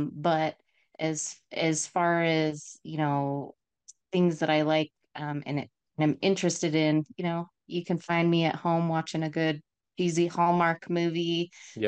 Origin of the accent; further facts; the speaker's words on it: Salt Lake City, Utah, United States; I am from Salt Lake City, Utah.